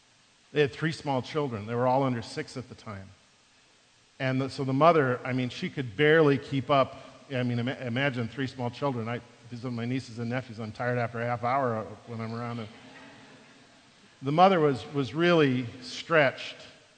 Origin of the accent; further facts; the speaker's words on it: Midwest, United States; I'm from the Midwest, and it reminds me of a big county fair.